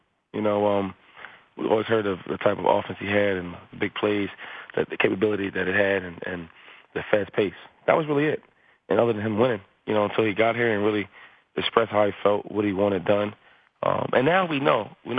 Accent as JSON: {"language": "English", "town": "Harrisburg", "region": "Pennsylvania", "country": "United States", "said": "I'm from Harrisburg, and that's about an hour from Philadelphia, so I'm pretty much home."}